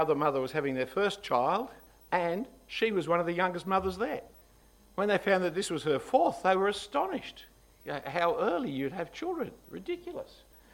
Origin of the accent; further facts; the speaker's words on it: Australia; We're Australian Christians.